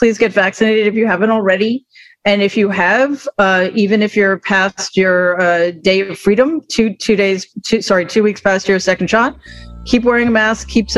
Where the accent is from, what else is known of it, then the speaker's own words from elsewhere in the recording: New York, United States; I'm from New York. We have lived through 13 months of absolute hell.